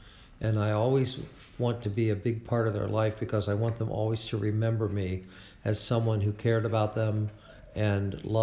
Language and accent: English; Granville, Ohio, United States; We are recording this interview in Fort Worth, Texas, and I am from Granville, Ohio.